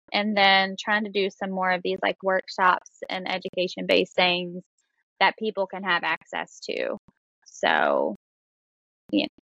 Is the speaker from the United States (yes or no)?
yes; Virginia, United States; I'm originally from Virginia. Yep. I'm a mountain girl.